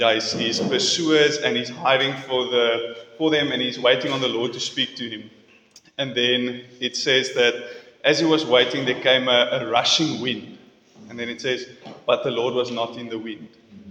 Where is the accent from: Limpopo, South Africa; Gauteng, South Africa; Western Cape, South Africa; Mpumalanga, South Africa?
Western Cape, South Africa; Stellenbosch; I'm from Stellenbosch, and I serve there under Henry, who is leading the church.